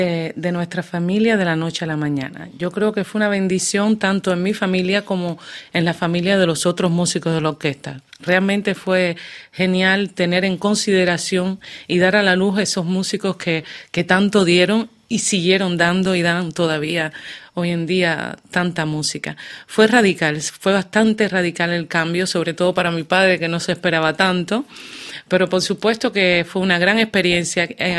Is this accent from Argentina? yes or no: no; Cuba; Salí de Cuba por primera vez rodeada de mis amigas, colegas de trabajo